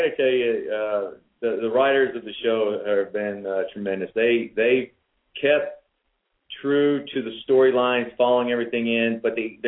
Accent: Orange, Texas, United States; being a Texas boy myself, I grew up in Orange, Texas, and I know the football rivalries

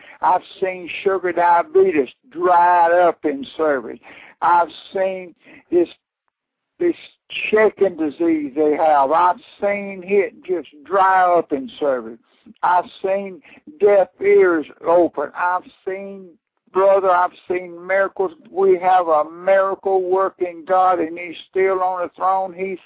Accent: Mississippi, United States; from South Mississippi.

